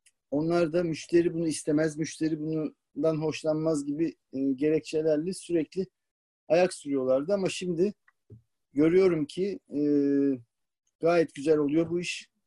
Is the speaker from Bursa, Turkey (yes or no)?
no; Istanbul, Turkey; Ama ben de tabii ki şehirde doğdum, büyüdüm. İstanbul çocuğuyum. Köyde büyümedim yani.